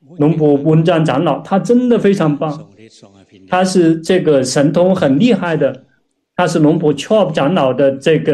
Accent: Thailand; Chinese is a second language; 这个我们泰国人也必须号召大家这个爱国

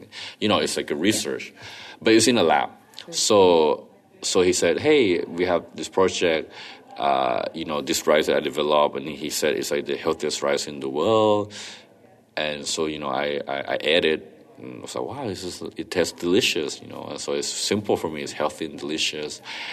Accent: Thailand; and I'm from Thailand.

